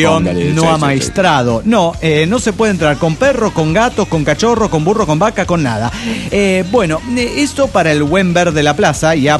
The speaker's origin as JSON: {"language": "Spanish", "town": "Barranqueras", "region": "Chaco", "country": "Argentina", "said": "En el Chaco, ¿cómo andan?"}